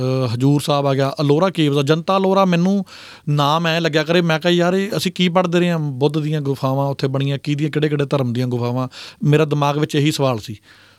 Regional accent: Muktsar, Punjab, India; ਮੈਂ ਮੁਕਤਸਰ ਤੋਂ ਬਿਲੋਂਗ ਕਰਦਾ, ਮਾਲਵੇ 'ਚ ਇੱਕ ਖੂਬਸੂਰਤ ਸ਼ਹਿਰ ਆ

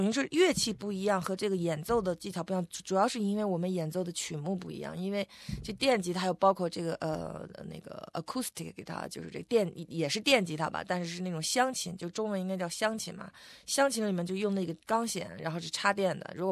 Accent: Beijing, China; 我是北京出生，在胡家楼中心小学，在胡家楼那一块

